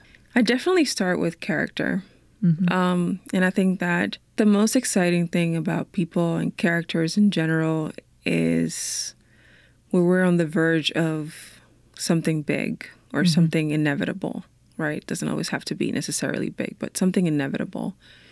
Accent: Dominican Republic; moved away; Like, obviously, I know where I'm from, but no one had ever asked me that before. Yeah. Because I had just been, you know, in the Dominican Republic all my life.

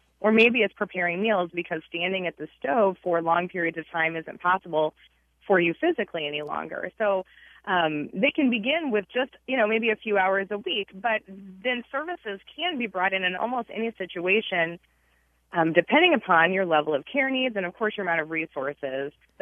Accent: Iowa, United States; now in Ames, United States; I'm calling from Ames, but I wanted to point out I actually grew up in southern Iowa

